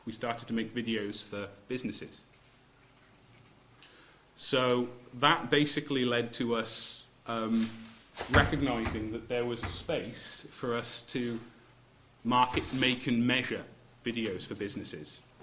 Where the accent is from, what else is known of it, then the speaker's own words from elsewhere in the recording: Wales, United Kingdom; I'm Welsh, so truly international.